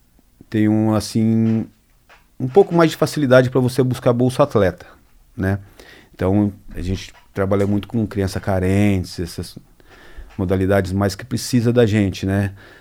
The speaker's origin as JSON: {"language": "Portuguese", "region": "São Paulo", "country": "Brazil", "lives_now": "Cascavel, Brazil", "said": "Sou de São Paulo, tô há 13 anos em Cascavel."}